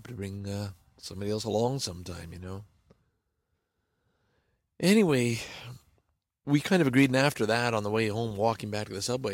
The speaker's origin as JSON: {"language": "English", "town": "Lachine", "region": "Quebec", "country": "Canada", "tie": "born or raised there", "said": "we had a gang in Lachine, right? Okay, that's my sort of my hometown."}